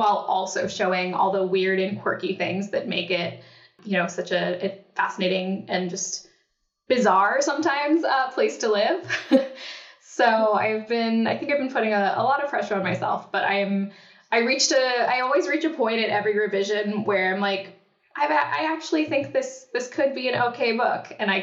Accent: Seattle, Washington, United States; But there are just so many different birds here, you know, just different from the ones that I grew up with in Seattle.

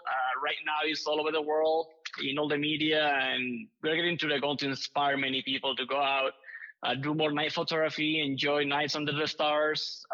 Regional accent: Spain; English is a second language; now in United States; I'm a professional landscape and astrophotographer. I'm original from Spain. That's what you can see here, just accent. But I've been based in the U.S. over the last years

